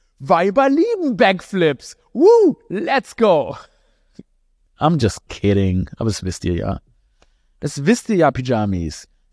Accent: Stuttgart, Baden-Württemberg, Germany; born there; in Stuttgart, da gibt's so einen Boulevardbürgermeister. Das ist ja meine Geburtsstadt.

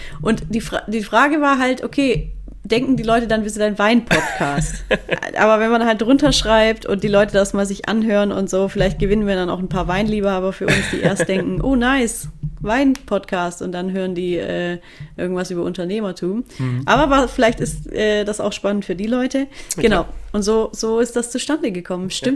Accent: Baden-Württemberg, Germany; accent: Swabian; unsere Kulturen, aus denen wir kommen, italienisch, schwäbisch, man hört es ja bei mir auch immer raus, mein Dialekt ist wahrscheinlich immer am Start

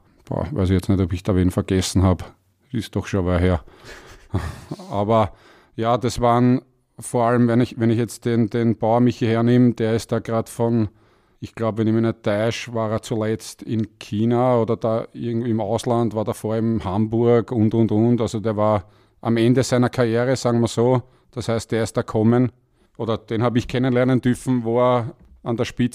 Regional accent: Vienna, Austria; Aufgewachsen im dritten Wiener Gemeindebezirk. Bin auch in der Rudolf-Stiftung zur Welt gekommen. Das heißt, komplett dritter Bezirk bis zu meinem 17., 18. Lebensjahr.

